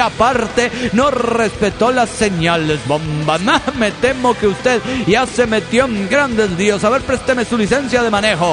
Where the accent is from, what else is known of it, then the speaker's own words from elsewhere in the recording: Mexico City, Mexico; del DF mexicano.